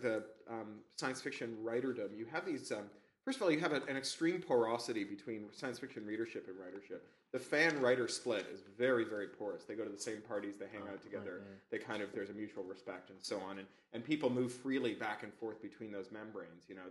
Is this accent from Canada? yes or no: yes; Canada; I'm a Canadian, so whenever I enter the States, it's always very fraught.